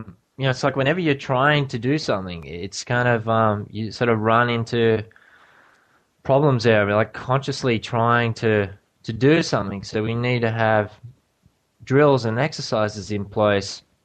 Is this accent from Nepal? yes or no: no; Australia; I'm biased, I'm Australian